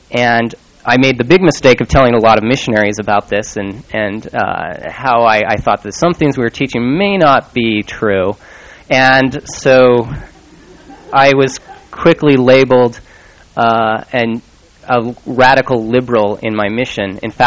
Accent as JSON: {"language": "English", "town": "Salt Lake City", "region": "Utah", "country": "United States", "tie": "born or raised there", "said": "But I grew up in Salt Lake in a fairly typical Mormon family"}